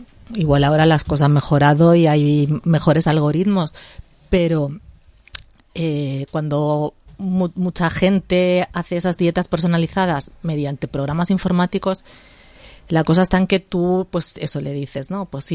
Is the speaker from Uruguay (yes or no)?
no; Spain